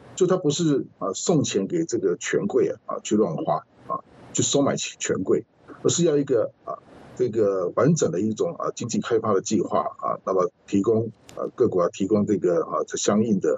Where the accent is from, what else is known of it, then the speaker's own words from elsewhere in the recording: Taiwan; 他们每个人领的钱比我们台湾人还要多啊